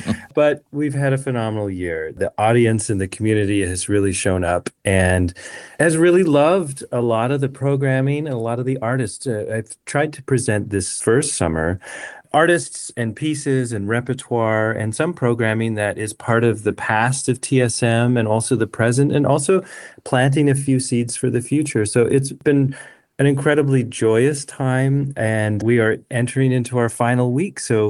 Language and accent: English; Calgary, Alberta, Canada; I grew up in Calgary, Alberta